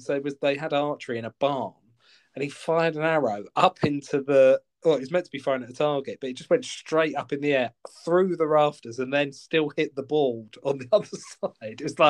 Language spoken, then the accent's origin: English; Westcliff, East of England, United Kingdom; And then I gave my son a go, and he'd never shot a gun before, even though we're from Westcliff.